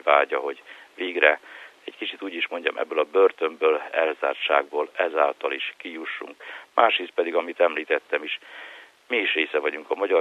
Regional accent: Hungary; éppen mi magyarok vagyunk, ennyire buta nép, mi, akik Verbőci után ugye azt mondjuk, hogy milyen nagy jogászok vagyunk

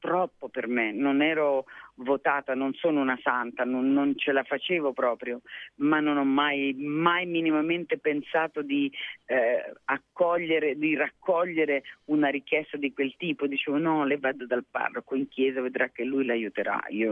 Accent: Emilia-Romagna, Italy; sono emiliana

